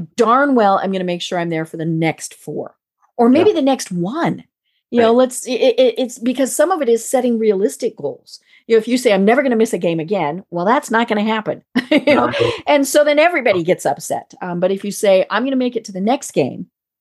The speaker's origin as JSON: {"language": "English", "region": "Colorado", "country": "United States", "said": "I mean, you know, I'm from Colorado and, you know, Columbine will always be something"}